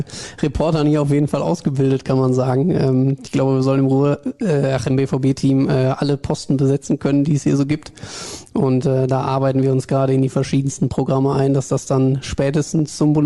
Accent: Hagen, North Rhine-Westphalia, Germany; born there; now in Dortmund, Germany; Jetzt habt ihr einen neuen Dortmunder im Team. Tatsächlich wohne ich hier seit knapp 2 Jahren jetzt. Bin gebürtiger Hagener

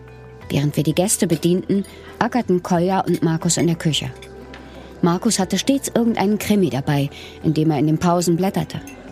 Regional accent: Berlin, Germany; Gerade in meiner Heimatstadt Berlin stellte man lieber billige Hilfskräfte ein.

